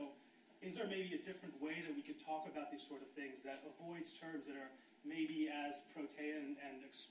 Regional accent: Athens, Attica, Greece; I was born and raised in Athens, Greece

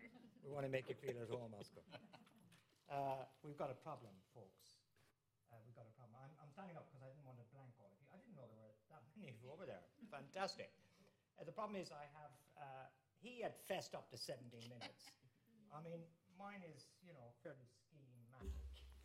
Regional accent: Ireland; I'm from Ireland, Irish people are being jailed for no reason

